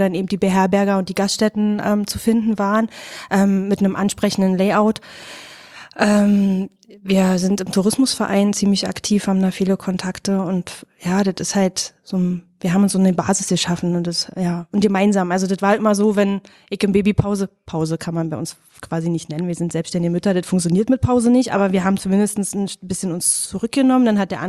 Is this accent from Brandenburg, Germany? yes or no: yes; Brandenburg, Germany; Wir sind im Fläming groß geworden